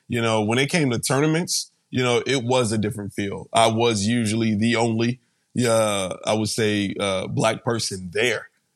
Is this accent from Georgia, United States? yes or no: yes; Georgia, United States; growing up in the South, in Georgia, and playing golf